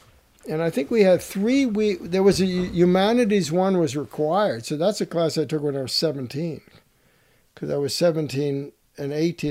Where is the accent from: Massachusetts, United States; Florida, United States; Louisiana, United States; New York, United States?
New York, United States; New York City; I grew up in New York City. My mother took me to the Metropolitan Museum.